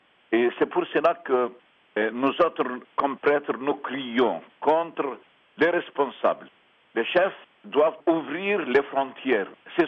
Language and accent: French; Birzeit, Ramallah and al-Bireh Governorate, Palestine; Et nous sommes des Palestiniens à Birzeit, à Ramallah.